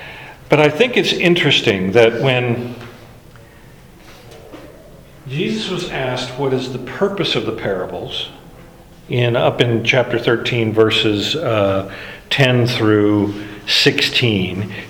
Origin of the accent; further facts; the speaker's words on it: Alaska, United States; When I grew up in Alaska, we would go fishing periodically. My dad would take us out, and I still remember catching my first fish. I was a small boy in Denali National Park, Mount McKinley National Park.